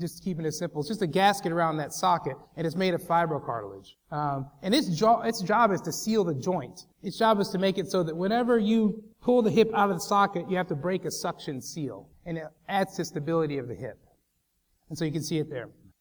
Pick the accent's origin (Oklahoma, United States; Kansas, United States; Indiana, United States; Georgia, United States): Oklahoma, United States; I try to keep it simple, mainly because I'm from Oklahoma